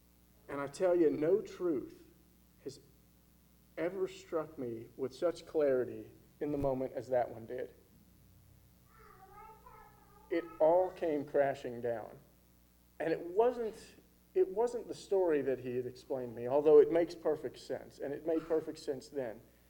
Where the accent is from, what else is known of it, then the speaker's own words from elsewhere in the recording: Florida, United States; also born or lived in Kentucky / North Carolina; I'm born and raised in Florida. I spent 3.5 years here in Kentucky going to school, and almost 2 years in North Carolina.